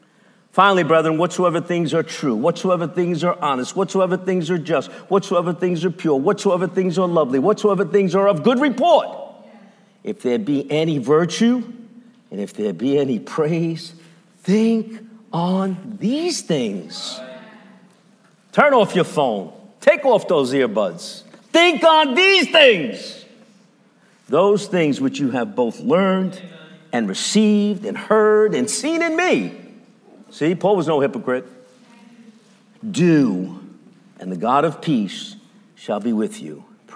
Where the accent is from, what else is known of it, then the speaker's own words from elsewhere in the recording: New York City, New York, United States; I come from Bensonhurst, and when we cross the border, there's Borough Park.